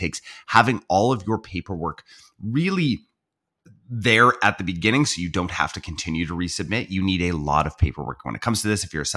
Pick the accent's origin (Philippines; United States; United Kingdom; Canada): Canada; I'm a Canadian. I don't really care.